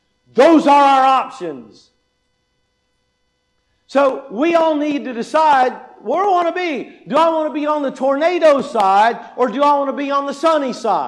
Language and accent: English; Kentucky, United States; I grew up in Kentucky, and Kings Island was just up the road